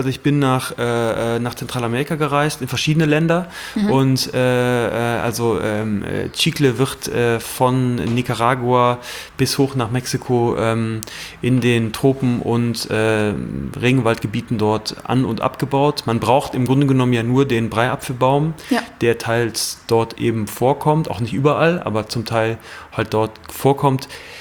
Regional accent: Germany; ich komme aus der Eifel, wunderschöne Gegend, sehr stark bewaldete Gegend

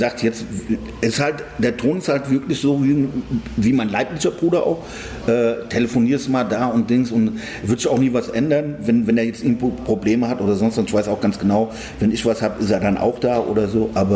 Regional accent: Frankfurt, Hesse, Germany; für mich als Frankfurter...

